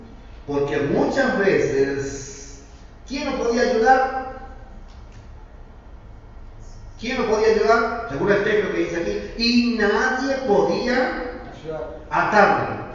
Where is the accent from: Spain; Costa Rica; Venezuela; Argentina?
Argentina; Monteros, Tucumán; Yo soy oriundo de Tucumán, de un pueblito que se llama Montero